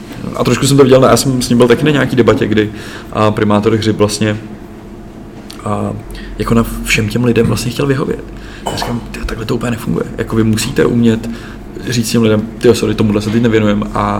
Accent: Prague, Czechia; Já jsem ze Smíchova

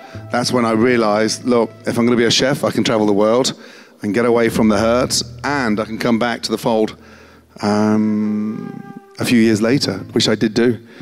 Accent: Stratford-upon-Avon, West Midlands, United Kingdom; I had a sort of tiny little house. I grew up in Stratford-upon-Avon. Everyone thinks that's a very posh place to grow up. It's not.

